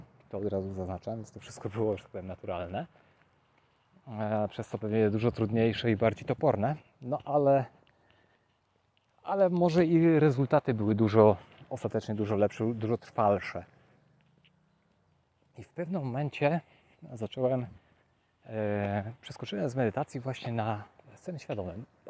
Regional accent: Lower Silesian Voivodeship, Poland; gdzie ja mieszkałem, wychowałem się w kamienicy. Kamienice na Dolnym Śląsku miały taki charakterystyczny podział okna, taki krzyż.

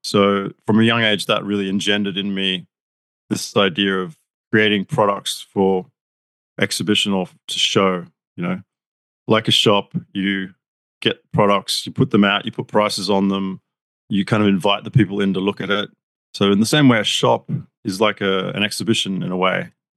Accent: Mullaney, Queensland, Australia; now in Melbourne, Australia; So I was born in Australia, up in Queensland, in a place called Mullaney, which is about an hour north of Brisbane. It's a regional kind of town. So kind of grew up in the country.

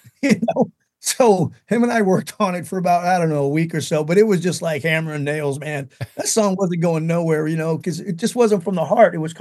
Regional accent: California, United States; And then, the band moved down to Los Angeles and, cause we're all from the San Francisco Bay Area, you know

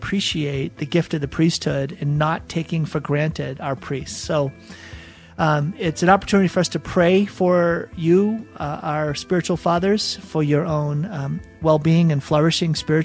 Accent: Boston, Massachusetts, United States; I grew up in Boston, and in the Archdiocese of Boston, which is huge

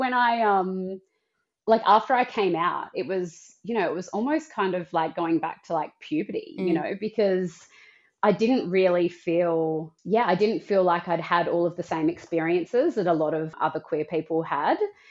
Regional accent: Perth, Western Australia, Australia; I ended up connecting with this girl from Perth. I'm actually from Perth.

